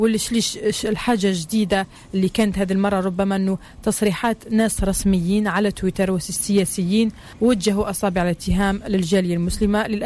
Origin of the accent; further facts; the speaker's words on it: Algeria; now in France; يعني أنا كمواطنة جزائرية ساكنة هنا في فرنسا